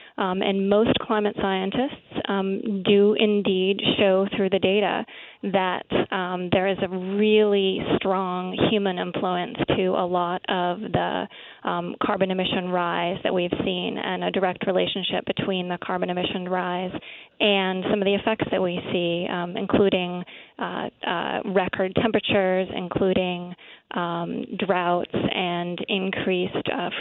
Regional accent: Alaska, United States; And we've also sent reporters to Alaska, my home state, as you mentioned

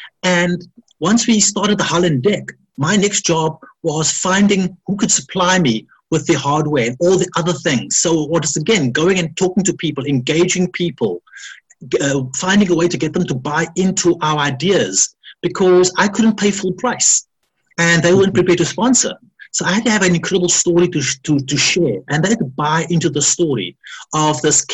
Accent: South Africa; So growing up in South Africa with the whole apartheid, people saying, you don't belong here, you can't do this.

